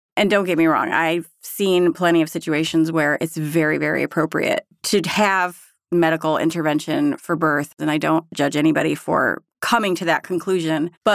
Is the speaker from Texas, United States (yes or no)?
no; Berthoud, Colorado, United States; I am from Berthoud, Colorado.